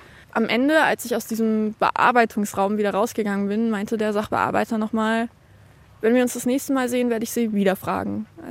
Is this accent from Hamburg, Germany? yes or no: no; Lower Saxony, Germany; ich komme aus der Nähe von Wolfsburg und Braunschweig.